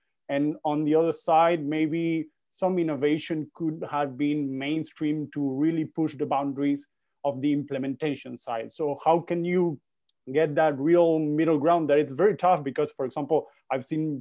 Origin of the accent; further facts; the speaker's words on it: Argentina; I'm from Argentina.